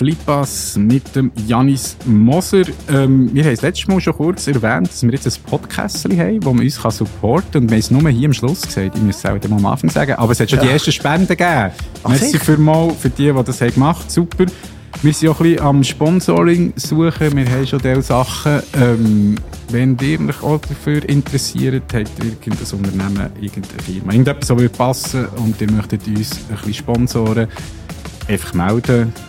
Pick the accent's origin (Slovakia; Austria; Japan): Austria; Ich bin halt wie er in Safner aufgewachsen.